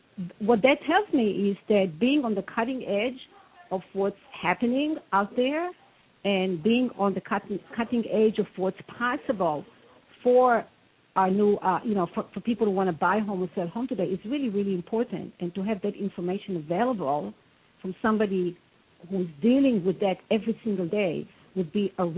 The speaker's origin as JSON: {"language": "English", "country": "Israel", "tie": "born or raised there", "moved": "yes", "lives_now": "United States", "said": "I was born and raised in Israel many years ago. I've been in this country for over 30 years now, and I feel Florida is my home, my second home."}